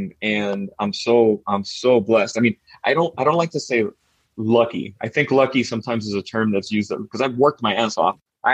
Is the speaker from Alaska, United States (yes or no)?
no; Miami, Florida, United States; growing up in Miami in the 80s, you know, family coming over … music playing in my house. And coffee is one of the things that, espresso in particular, just makes me think of my hometown.